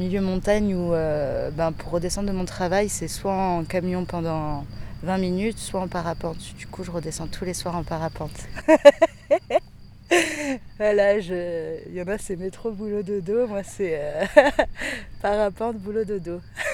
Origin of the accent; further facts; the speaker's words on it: Auvergne-Rhône-Alpes, France; En fait, je suis de Haute-Savoie, moi.